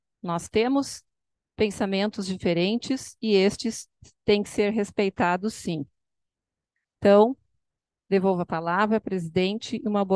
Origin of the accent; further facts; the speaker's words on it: Sertão Santana, Rio Grande do Sul, Brazil; até sou de Sertão Santana, Capitão Garcia, esses municípios que eu participo mais da igreja, não é aqui na cidade. Mas eu sou muito religiosa, sim